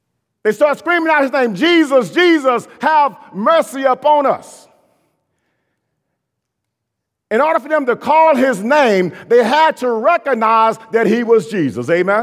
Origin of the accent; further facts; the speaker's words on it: Tyler, Texas, United States; I said, I'm from Tyler, Texas.